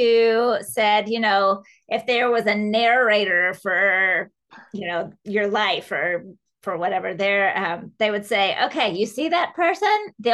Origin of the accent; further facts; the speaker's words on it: Columbus, Georgia, United States; I grew up in Columbus, Georgia.